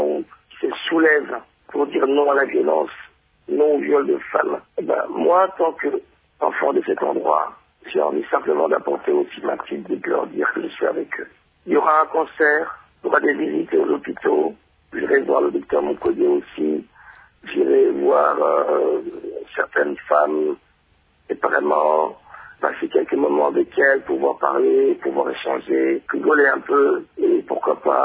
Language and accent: French; Bukavu, South Kivu, DR Congo; born there; moved away; Exactement, je suis né à Bukavu.